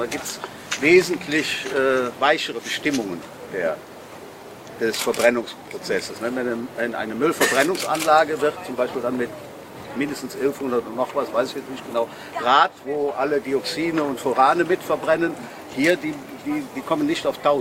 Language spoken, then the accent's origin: German; Frechen, North Rhine-Westphalia, Germany; ich bin aus Frechen, sitze auch hier im Stadtrat. Bin ganz in der Nähe dieser Fabrik geboren